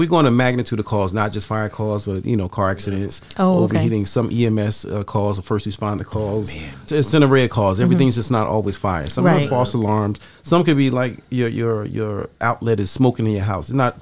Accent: Newark, New Jersey, United States; and I lived actually two blocks away from a firehouse when I grew up, the way I grew up in Newark, in the South Ward.

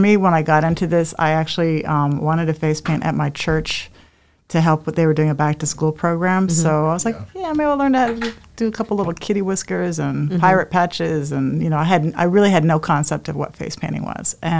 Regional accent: Connecticut, United States; I grew up in Connecticut, but a friend of mine offered me a job in this area to work with an IT business that he had

